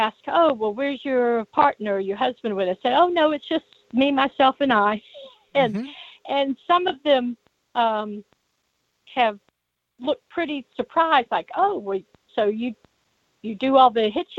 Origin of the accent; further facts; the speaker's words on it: Georgia, United States; totally different from what I grew up with in Georgia.